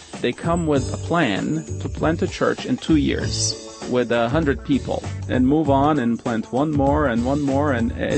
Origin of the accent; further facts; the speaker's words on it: Istanbul, Turkey; Well, I was born in Istanbul, the ancient Constantinople. Grew up there as a Muslim. Yes, my parents are Muslims from a Sunni background.